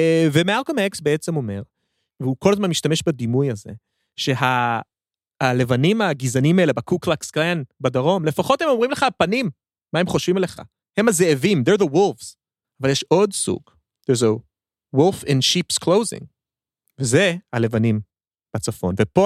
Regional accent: Philadelphia, Pennsylvania, United States; אני גדלתי בפילדלפיה, בפרברים של פילדלפיה.

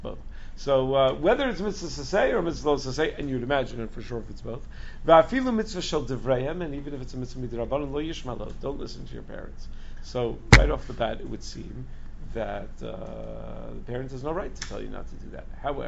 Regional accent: Israel; I come from Israel recently.

